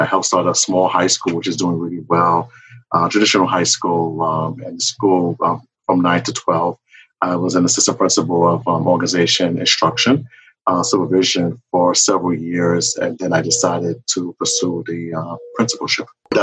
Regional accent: Brooklyn, New York, United States; I'm from Brooklyn, New York. I grew up in the Bushwick section of Brooklyn, where my family's from Haiti.

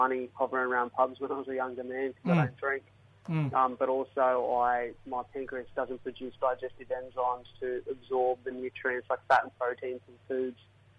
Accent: New South Wales, Australia; I'm from the Illawarra region, so the Darawal land down here, and mate, it's a beautiful part of the country.

